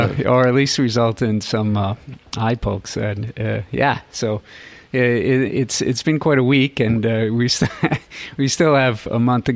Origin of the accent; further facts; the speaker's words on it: Smithfield, Rhode Island, United States; also born or lived in Providence; No, I was born in Providence, grew up in Smithfield delivering the evening bulletins